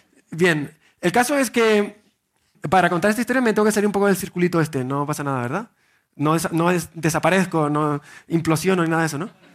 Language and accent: Spanish; Spain; pues vengo desde España a Barranquilla